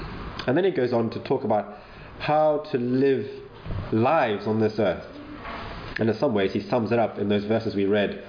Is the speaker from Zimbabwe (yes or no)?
yes; Zimbabwe; now in United Kingdom; I had to take the Life in the UK exam because I'm from Zimbabwe, I'm not British. My wife is English, and so I applied for an indefinite leave to remain.